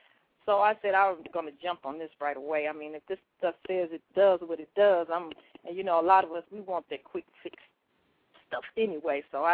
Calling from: St. Louis, Missouri, United States; I'm calling from St. Louis.

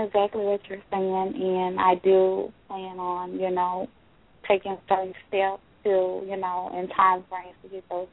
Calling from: Texas, United States; also born or lived in Mississippi; Well, I finally made it to Texas. I was in Mississippi, and I finally made it here, and I was offered a job on Monday.

